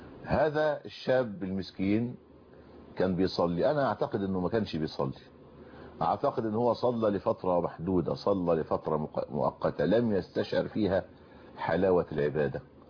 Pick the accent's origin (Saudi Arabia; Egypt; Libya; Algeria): Egypt; وطبعا احنا عندنا في مصر دايما نستهزئ ونسخر بهؤلاء الذين لا يصلون